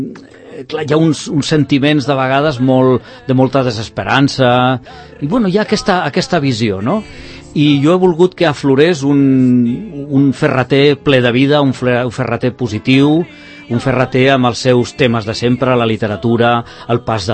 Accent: Sant Cugat del Vallès, Catalonia, Spain; also born or lived in Barcelona; tot i que soc nascut a Barcelona... el meu poble per sempre serà Sant Cugat.

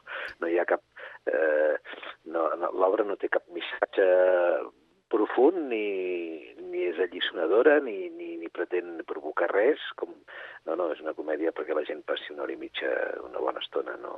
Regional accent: Catalonia, Spain; dels catalans, en aquest cas, del Vallès, que és d'on soc jo i on he viscut tota la vida.

